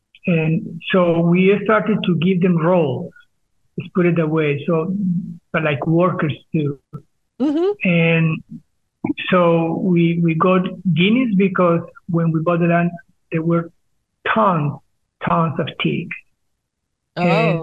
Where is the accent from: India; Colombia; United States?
Colombia; English is a second language; I am from Colombia, so of course I need my tropical